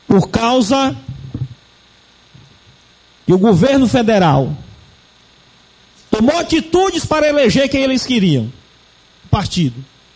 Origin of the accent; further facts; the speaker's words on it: Guadalupe, Piauí, Brazil; E nós, como piauiense e como guadalupense, com o potencial que a nossa Guadalupe tem agrícola